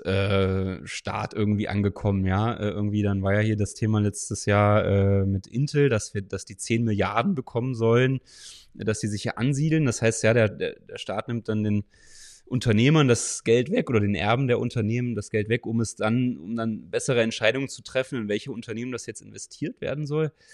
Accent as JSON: {"language": "German", "region": "East Germany", "country": "Germany", "said": "Als Ostdeutscher hier halte ich da auch mal die Fahne hoch."}